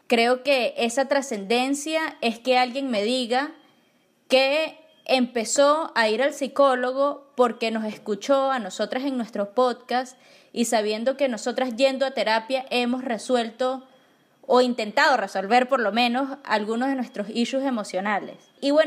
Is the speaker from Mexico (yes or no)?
no; Venezuela; lo que nos compete a nosotros como venezolanos.